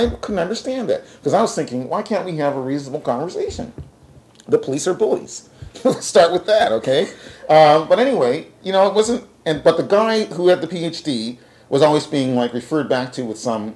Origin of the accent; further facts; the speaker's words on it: Halifax, Nova Scotia, Canada; people I knew growing up in Halifax and everything else.